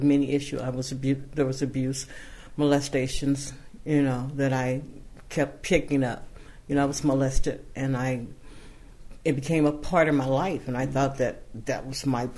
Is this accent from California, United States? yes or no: yes; Fresno, California, United States; I grew up in Fresno. I grew up in Fresno on the west side.